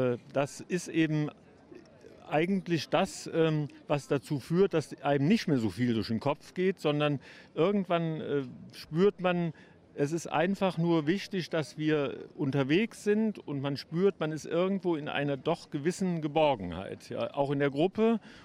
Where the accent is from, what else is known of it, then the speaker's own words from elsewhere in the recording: Cologne, North Rhine-Westphalia, Germany; wir sind beide Kölner